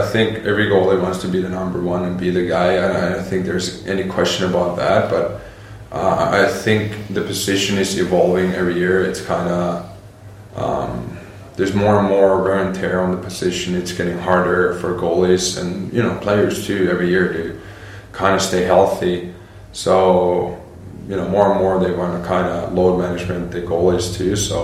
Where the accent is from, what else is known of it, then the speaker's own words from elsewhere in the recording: Finland; I grew up in Finland, so knowing that everybody watches it